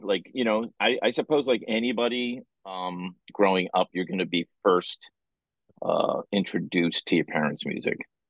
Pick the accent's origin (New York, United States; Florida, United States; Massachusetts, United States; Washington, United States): Massachusetts, United States; Dorchester; also born or lived in Scranton; I grew up in Dorchester, where I live now. So I was born in Scranton, Pennsylvania, but I only lived there for 3 months. So I'm more or less a Boston guy from the get-go